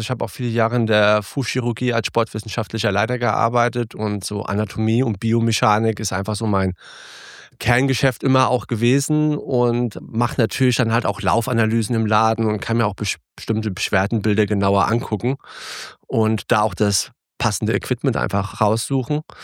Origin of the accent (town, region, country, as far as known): Germany; born or raised there; also born or lived in Sweden